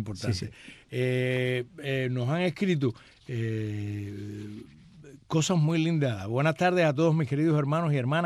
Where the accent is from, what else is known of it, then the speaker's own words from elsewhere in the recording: Banes, Holguín, Cuba; Hoy pregunto a los de mi pueblo, del municipio de Vanes